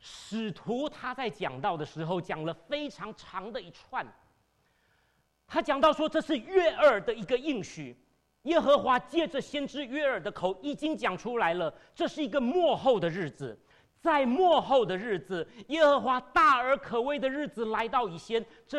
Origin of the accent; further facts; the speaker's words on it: Taipei, Taiwan; moved away as an adult; now in United States; 去台北灵粮堂聚会了7年，然后待在美国的时候，我来美国21年了。在美国的时候，我去了 Independent Baptist， 我去了是浸信会，在那里聚会5年。后来我搬到北卡 North Carolina， Greensboro North Carolina。